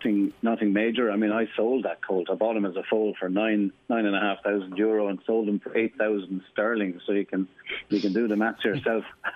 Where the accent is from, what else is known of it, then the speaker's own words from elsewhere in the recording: County Carlow, Ireland; And I'm from Carlow. We don't do that too often down there.